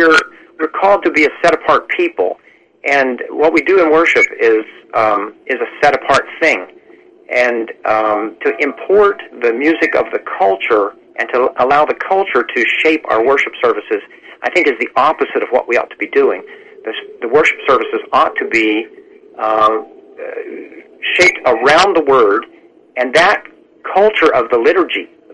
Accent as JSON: {"language": "English", "region": "West Virginia", "country": "United States", "said": "I'm from West Virginia originally, so it's kind of the music of my people to enjoy country and bluegrass."}